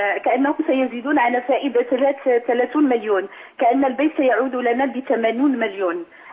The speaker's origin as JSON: {"language": "Arabic", "country": "Morocco", "said": "أنا مغربية ومتزوجة من جزائري"}